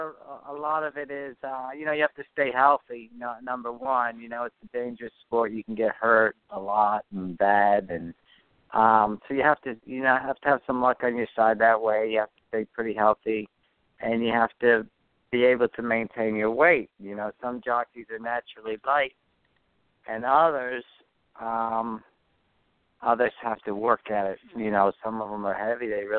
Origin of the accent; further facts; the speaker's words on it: Hong Kong; also born or lived in Toronto, Canada; I was born in Toronto, Canada, and he was riding in Canada. And then when I was 7 years old, we went to Hong Kong.